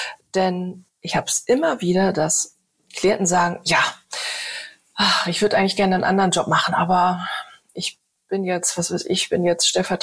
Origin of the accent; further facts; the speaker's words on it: Hamburg, Germany; moved away as an adult; meiner Heimatstadt Hamburg Goodbye gesagt habe, ganz bewusst, um hier oben an die Ostsee zu gehen